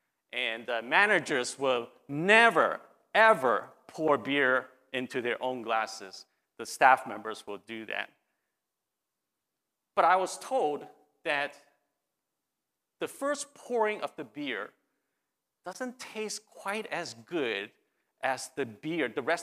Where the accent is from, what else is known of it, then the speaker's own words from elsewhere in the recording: Japan; Some of you may not know this, but I grew up in Japan.